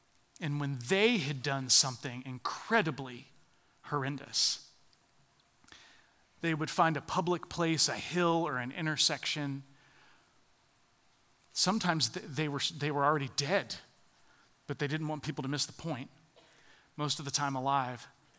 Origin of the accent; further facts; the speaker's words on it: Atlanta, Georgia, United States; born there; And there, in the town that I was born in Atlanta, actually Atlanta